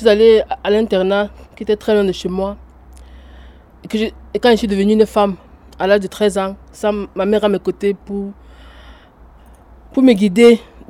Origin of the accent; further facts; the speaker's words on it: Cameroon; now in Montauban, France; avant, je vivais dans mon pays natal, le Cameroun, avec mon papa qui est décédé.